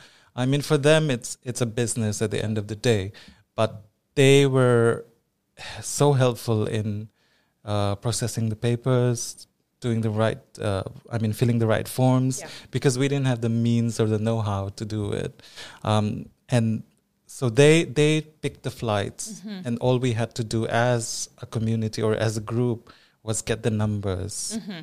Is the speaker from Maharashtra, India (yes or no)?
no; Manipur, India; now in UAE; because I am from Northeast India, from a state called Manipur